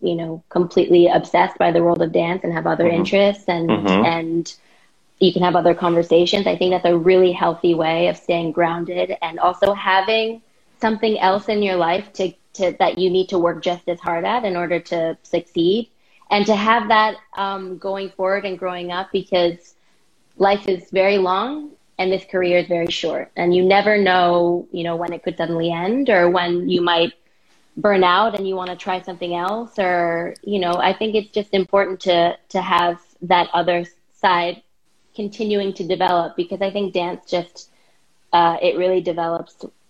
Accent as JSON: {"language": "English", "town": "New York City", "region": "New York", "country": "United States", "tie": "born or raised there", "also_born_or_lived": "Miami", "said": "So I'm originally from Miami, actually, but I grew up in New York City."}